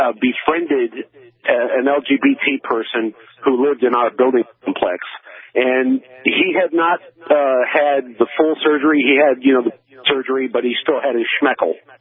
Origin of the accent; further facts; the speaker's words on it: Chicago, Illinois, United States; First, I grew up in Chicago, okay?